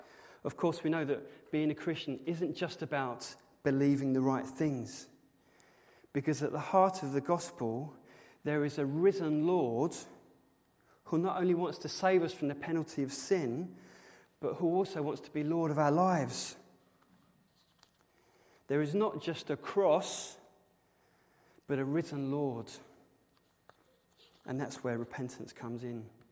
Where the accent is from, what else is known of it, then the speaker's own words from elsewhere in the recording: England, United Kingdom; See, you can't ask me that. I'm English. It's too personal.